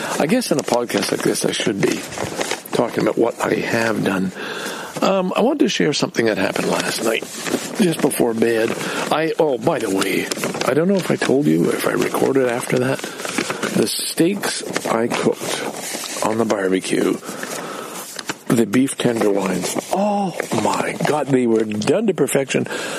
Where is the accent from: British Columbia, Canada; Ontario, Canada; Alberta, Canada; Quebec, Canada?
Quebec, Canada; Valleyfield; Remember, key point, I grew up in Valleyfield because my father was managing a dredging project for the St. Lawrence Seaway.